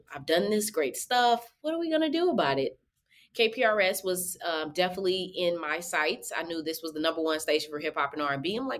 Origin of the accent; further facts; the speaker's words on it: St. Louis, Missouri, United States; now in Kansas City, United States; I love when I see other St. Louis people. So I came to Kansas City actually to attend UMKC.